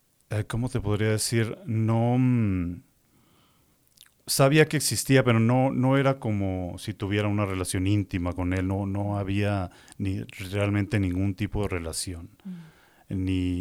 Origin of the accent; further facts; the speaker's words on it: Chihuahua, Mexico; born there; yo nací en Chihuahua, en México. Nací en una familia católica. Ajá. Somos 11 hermanos.